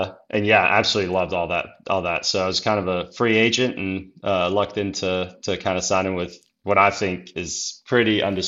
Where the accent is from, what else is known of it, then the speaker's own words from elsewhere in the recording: Austria; now in United States; It was great. I loved it. I mean, we always split some time. So we always would come to the States in the summer